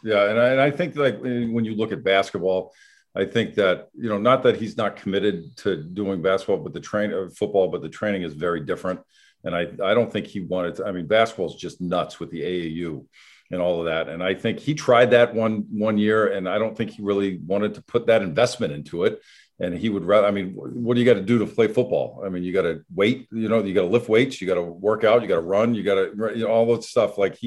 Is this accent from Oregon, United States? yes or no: no; Merrimack, Massachusetts, United States; we're from Merrimack, Massachusetts. So it's like, you know, we live in a town of 6,000.